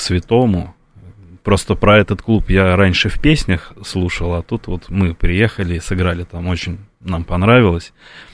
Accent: Moscow, Russia; Я из Москвы. Родился здесь и рос, соответственно, тоже.

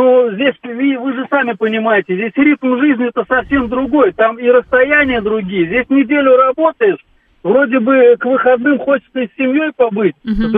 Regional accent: Eastern Siberia, Russia; now in Novosibirsk, Russia; мы приехали из Восточной Сибири

